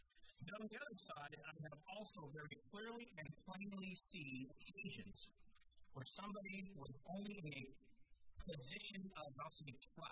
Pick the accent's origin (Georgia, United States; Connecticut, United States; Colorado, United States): Colorado, United States; Denver; When I was growing up in Denver